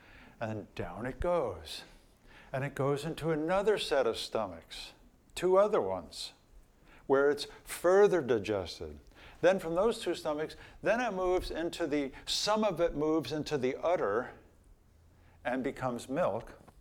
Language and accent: English; New Jersey, United States; As you know, I grew up in New Jersey, and this is a picture of a Jersey cow.